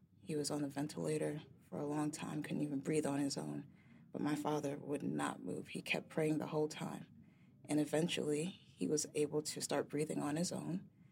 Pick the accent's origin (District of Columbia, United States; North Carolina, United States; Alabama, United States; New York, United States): New York, United States; Bronx; So I grew up in the Bronx near White Plains Road.